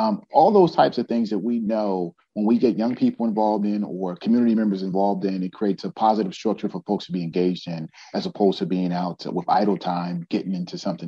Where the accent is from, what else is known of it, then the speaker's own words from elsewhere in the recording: Chicago, Illinois, United States; I'll tell you just, as a kid growing up in Chicago, you touched on a couple of things.